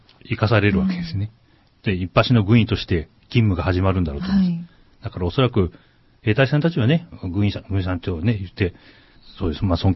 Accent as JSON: {"language": "Japanese", "town": "Usa", "region": "Oita", "country": "Japan", "said": "まあ僕の実家ももちろん九州の出身で、大分の宇佐っていうところの出身なんですけど、"}